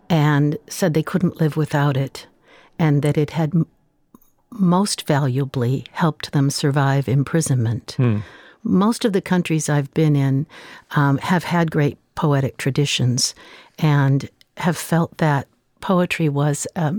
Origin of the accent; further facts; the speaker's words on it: Michigan, United States; I'm from Michigan.